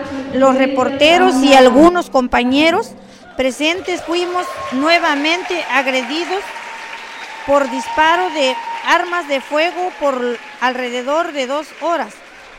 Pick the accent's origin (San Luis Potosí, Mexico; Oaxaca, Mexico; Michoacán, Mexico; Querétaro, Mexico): Oaxaca, Mexico; San Pablo Cuatro Venados; todos y cada uno de nosotros somos originarios de San Pablo Cuatro Venados.